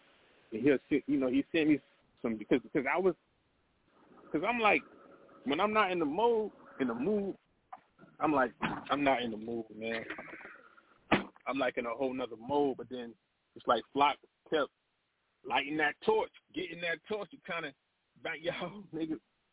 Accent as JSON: {"language": "English", "region": "New York", "country": "United States", "lives_now": "Seattle, United States", "said": "and I'm from New York"}